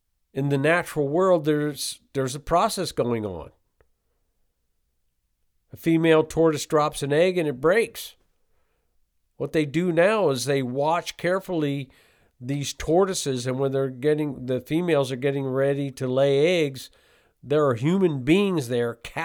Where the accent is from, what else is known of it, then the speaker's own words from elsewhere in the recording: East Coast, United States; My goodness, you could tell I'm from the East Coast.